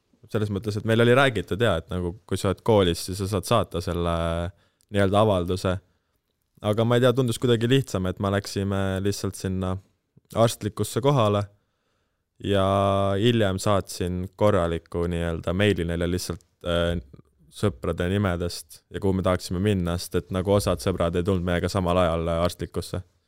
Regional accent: Tallinn, Harju County, Estonia; Olen Tallinnast, õppisime teiste kamraadidega Tallinna 21. koolis.

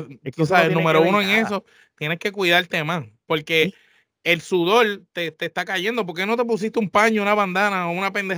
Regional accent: Puerto Rico; Como puertorriqueño, como fanático del deporte y como patriota, le duele verla llorar.

